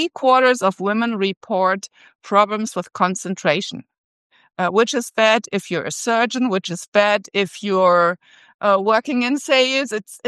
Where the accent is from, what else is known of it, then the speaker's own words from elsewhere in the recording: Berlin, Germany; I'm from Berlin, Germany, and I would like to tell you my perspective on why menopause is an important topic in the workplace.